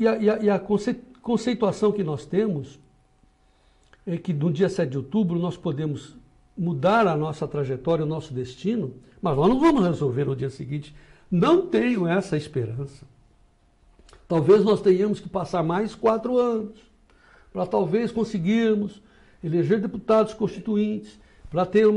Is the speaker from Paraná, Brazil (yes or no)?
no; Araraquara, São Paulo, Brazil; born there; lá em Araraquara, onde eu nasci